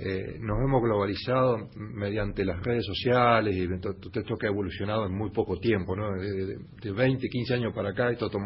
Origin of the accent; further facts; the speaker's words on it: General Madariaga, Buenos Aires Province, Argentina; cuando uno dice, ¿de dónde venís? De General Mariaga, ya está. La milonga, la zamba, la huella, eso sale solo